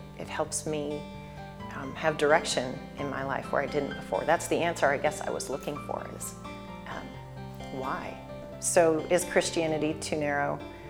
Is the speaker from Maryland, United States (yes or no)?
yes; Maryland, United States; I was raised in Maryland in a really loving family that never ever went to church.